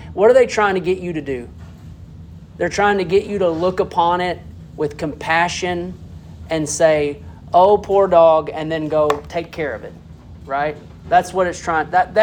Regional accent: Arkansas, United States; and maybe it's because we're from Arkansas, and we talk a little different in Arkansas.

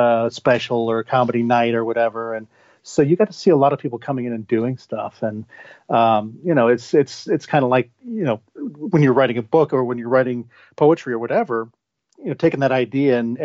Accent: Lima, Peru; when I came back to my hometown in Lima.

